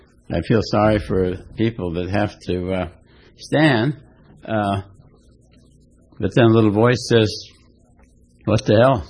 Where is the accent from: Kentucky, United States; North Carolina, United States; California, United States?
California, United States; Laguna Niguel; And I'm not from Laguna Hills. That's where the old folks are. I'm from Laguna Niguel, right next door.